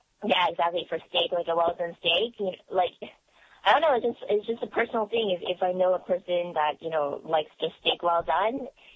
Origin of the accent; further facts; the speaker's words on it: Hong Kong; born there; I was born in Hong Kong. So I do have friends there and relatives.